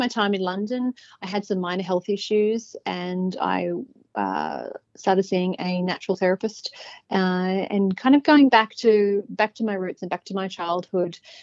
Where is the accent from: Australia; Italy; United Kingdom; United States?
Australia; New South Wales; I grew up in the Hunter Valley of New South Wales, on an acreage, very idyllic lifestyle. Growing all our veggies and fruits